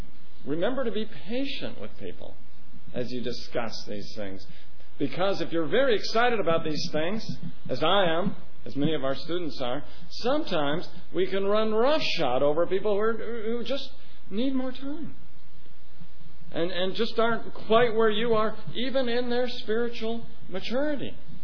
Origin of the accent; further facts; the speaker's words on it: Oregon, United States; My father was a nurseryman, and I grew up outside of Salem, Oregon